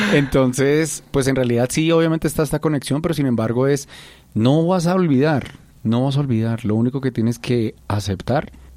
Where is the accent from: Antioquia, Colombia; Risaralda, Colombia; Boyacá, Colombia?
Boyacá, Colombia; Una cosa que yo no les he contado es que yo soy de Boyacá, y a mí no me gusta decir que yo soy de Boyacá.